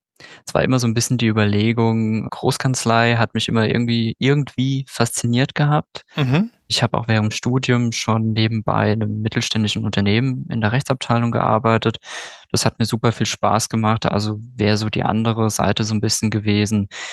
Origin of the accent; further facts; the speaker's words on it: Wiesbaden, Hesse, Germany; born there; ich komme tatsächlich, ja, ursprünglich aus Hessen. Ich bin in Wiesbaden geboren, komme aber, mein Studium sogar noch ganz in der Nähe von Mainz verbracht, also in Rheinhessen.